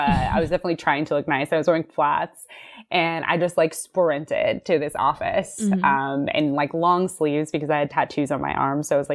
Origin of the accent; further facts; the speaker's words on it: California, United States; And so I grew up in the East Bay, like Oakland, Hayward area, but I just didn't know, like I didn't do a lot of exploring in San Francisco when I was younger.